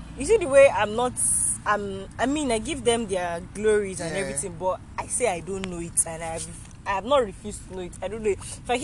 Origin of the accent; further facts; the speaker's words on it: Katsina State, Nigeria; also born or lived in Kaduna / Abuja; I grew up in the north. I grew up in Katsina State. I don't know if I grew... I grew up there. I was born and brought up there. But I left... I did my secondary school in Kaduna and Abuja